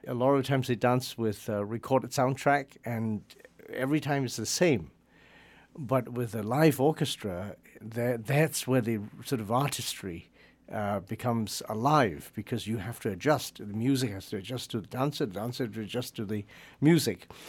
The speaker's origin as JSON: {"language": "English", "region": "England", "country": "United Kingdom", "tie": "born or raised there", "said": "I grew up in England."}